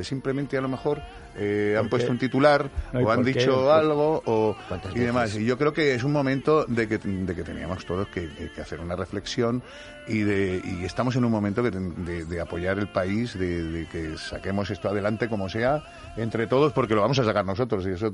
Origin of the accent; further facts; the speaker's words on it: Alcoy, Valencian Community, Spain; Como soy valenciano. Bueno, que quiero dejar bien claro que nací en Alcoy, soy alcoyano.